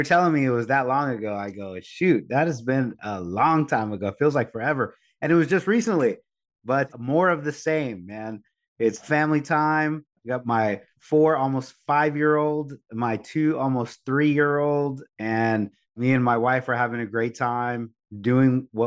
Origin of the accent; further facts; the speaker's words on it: Corpus Christi, Texas, United States; now in San Antonio, United States; And I grew up in Corpus Christi, which is down by the beach, 2 hours south. My dad moved. He was a transplant. He moved from San Antonio to Corpus. So I grew up in beach town.